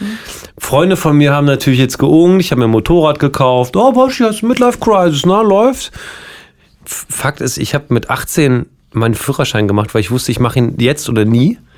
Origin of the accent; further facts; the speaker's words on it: Hildesheim, Lower Saxony, Germany; ich komme aus Hildesheim, Alter. Wir sind nominell eine Großstadt, was man aber in keiner Ecke merkt.